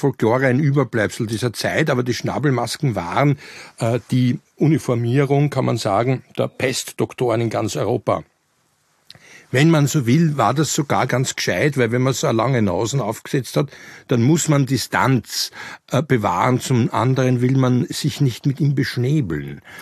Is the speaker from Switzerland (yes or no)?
no; Austria; Bei uns in Österreich war es ja nie so dramatisch.